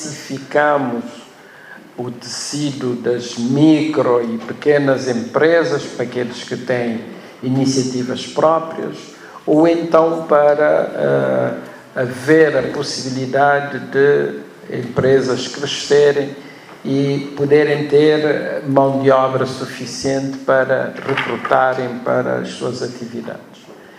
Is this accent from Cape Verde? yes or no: yes; Cape Verde; Nós, em Cabo Verde, e vocês estão aqui há pouco tempo, não é?